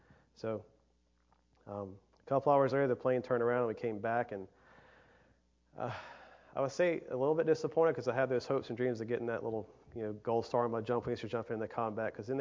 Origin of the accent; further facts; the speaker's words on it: North Carolina, United States; And I'm from North Carolina, so I'm tied to this place. I said, this is my home.